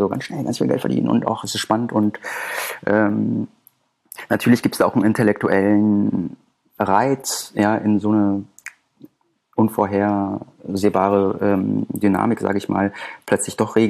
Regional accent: Berlin, Germany; Ich komme aus Berlin-Neukölln und das sagt dem einen oder anderen vielleicht heutzutage was

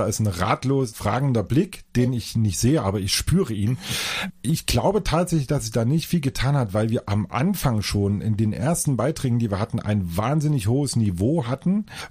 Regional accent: Northern Germany, Germany; Vielleicht sind wir Norddeutschen nicht musikalisch genug oder wir kommen nicht aus die Pötte.

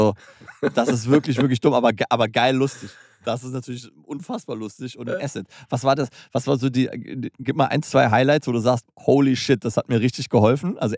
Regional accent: Hürth, North Rhine-Westphalia, Germany; Weil ich komme aus der Vorstadt, aus Hürth in Köln.

